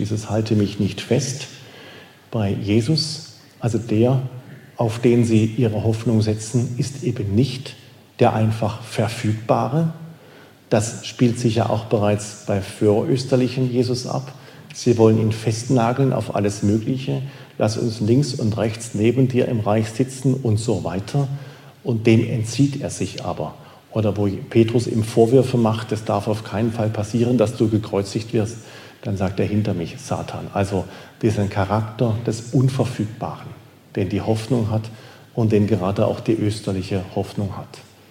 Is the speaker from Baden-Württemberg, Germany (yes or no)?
yes; Oberkirch, Baden-Württemberg, Germany; ich bin in Oberkirch aufgewachsen. Ich bin tatsächlich sprichwörtlich mit dem Blick auf Europa, mit dem Blick nach Frankreich aufgewachsen